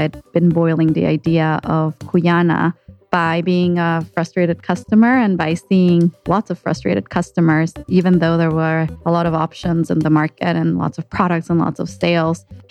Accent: Ecuador; moved away as an adult; I grew up in Ecuador, South America. My family's still there. And I left when I was 18 to pursue my college education.

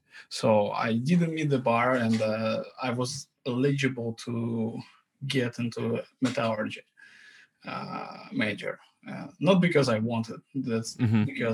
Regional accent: Russia; accent: Russian; English is a second language; And my background, as you can probably everybody guess, I have a Russian accent. So I was born and raised in Russia. My childhood was, I would say, like typical Russian childhood, not from Moscow.

